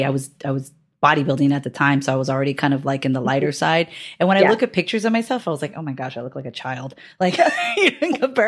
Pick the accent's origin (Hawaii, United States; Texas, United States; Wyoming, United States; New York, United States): Hawaii, United States; also born or lived in California; because I grew up half of my life in California and then the other half back in Hawaii. But I'm from Hawaii originally.